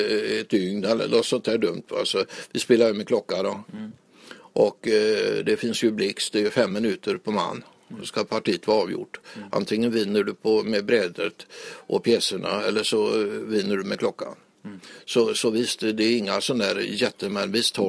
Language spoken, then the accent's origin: Swedish; Västra Götaland County, Sweden; vi är där uppe, vi är folk ifrån Hallinden, vi är folk ifrån Kungsan, vi är folk ifrån Tanum, Grebbestad och runt om.